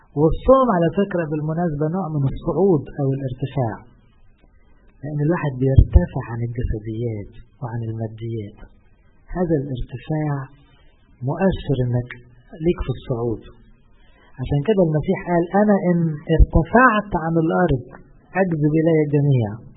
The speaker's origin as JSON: {"language": "Arabic", "country": "Egypt", "said": "ما احنا مصريين"}